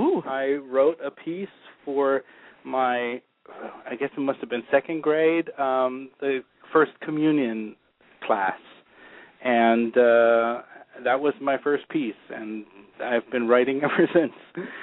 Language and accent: English; Munich, Bavaria, Germany; also born or lived in Cologne; It was a music-focused high school in Munich where I grew up in Germany